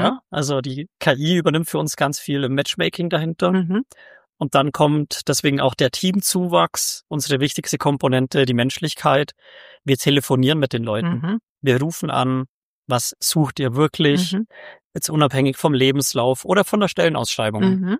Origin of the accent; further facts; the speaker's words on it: Bavaria, Germany; ich komme aus dem Allgäu, ich bin gebürtiger Allgäuer